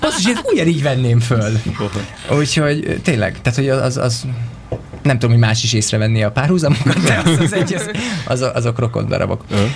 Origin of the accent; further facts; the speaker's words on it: Miskolc, Borsod-Abaúj-Zemplén, Hungary; oké, én Miskolcról jöttem, és akkor mindig ez plusz 3 évet számít, csak az, hogy Miskolcon voltam